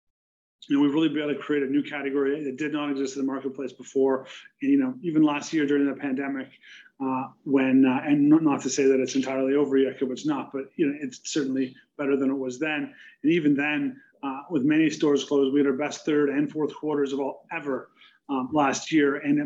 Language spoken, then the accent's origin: English; Canada; Maybe it's because we're Canadian, I'm not sure.